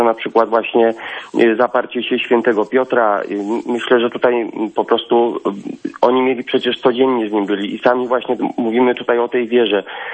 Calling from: Kraków, Lesser Poland, Poland; Ja dzwonię z Krakowa w ogóle. … z Krakowa.

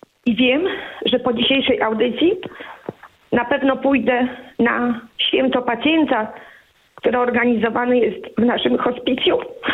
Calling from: Masovian Voivodeship, Poland; Jestem pielęgniarką z Mazowsza i pracuję w hospicjum.

